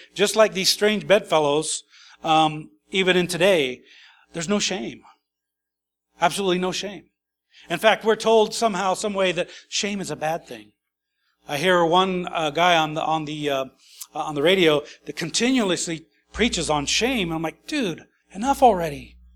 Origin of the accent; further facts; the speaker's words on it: Idaho, United States; I grew up in Idaho, and there was areas that were undeveloped, and there was sagebrush, and it was like a desert out there.